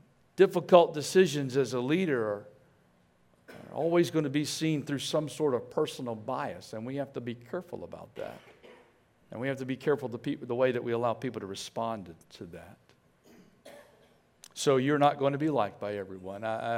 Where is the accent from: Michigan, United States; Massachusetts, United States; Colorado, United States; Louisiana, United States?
Louisiana, United States; Lafayette; growing up in Lafayette, Louisiana, too Christian to be in that most popular crowd.